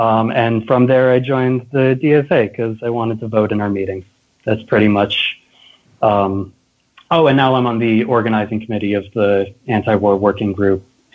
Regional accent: Concord, Massachusetts, United States; I grew up in Concord, Massachusetts

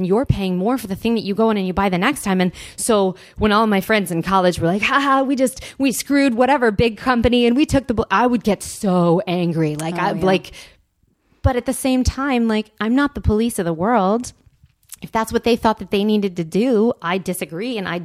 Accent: Bible Belt, United States; Growing up in the Bible Belt, that was not very fun

